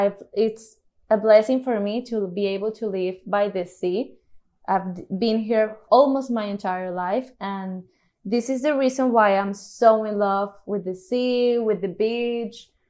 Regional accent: Cartagena, Bolívar, Colombia; Well, I was born in Cartagena, like my parents. We were raised here and I lived here throughout my whole childhood.

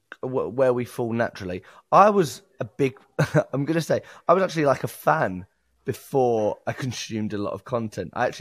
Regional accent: Chingford, London, United Kingdom; Ilford wasn't too far away from where I grew up as a child.

